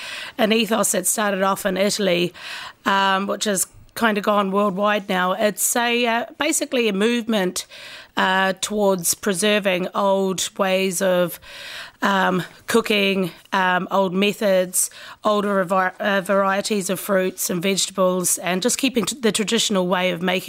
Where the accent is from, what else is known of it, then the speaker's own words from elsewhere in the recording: New Zealand; I was brought up in New Zealand, so I have that hunter-gathering kind of background, being brought up in a small, largely populated Maori town